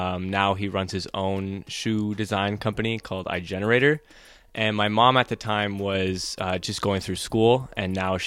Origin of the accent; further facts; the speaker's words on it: Bern, Switzerland; I grew up in Bern, Switzerland.